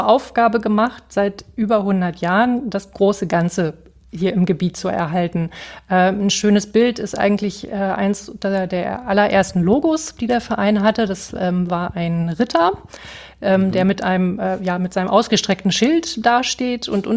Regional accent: Gifhorn, Lower Saxony, Germany; Ich komme aus Gifhorn, aus der Südheide.

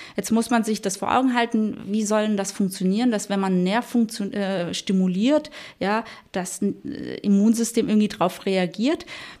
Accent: Baden-Württemberg, Germany; Ich bin ja ursprünglich Schwäbin

